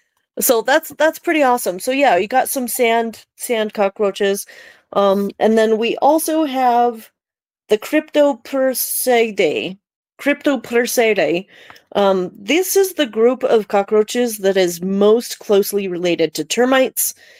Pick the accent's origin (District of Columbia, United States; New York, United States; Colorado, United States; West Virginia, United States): Colorado, United States; And I thought that was just a really cool, really cool little topic there, because I'm from Colorado.